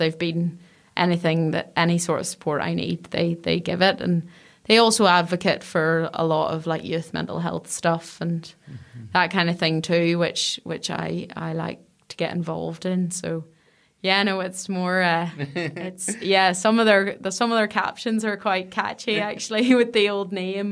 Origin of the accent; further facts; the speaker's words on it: Belfast, Northern Ireland, United Kingdom; I'm born and bred in Belfast